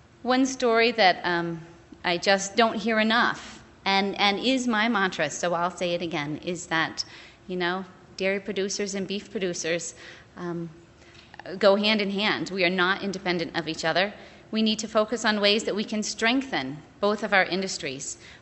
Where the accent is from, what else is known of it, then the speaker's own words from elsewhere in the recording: Massachusetts, United States; I'm from Massachusetts, from New England, and in my part of the country, many of us as dairy producers forget that we are also beef producers.